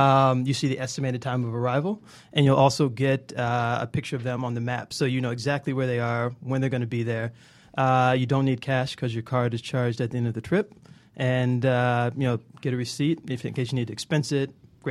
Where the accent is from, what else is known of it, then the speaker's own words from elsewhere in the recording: Atlanta, Georgia, United States; Yeah, I'm originally from Atlanta, so I kind of knew the pain points of the city.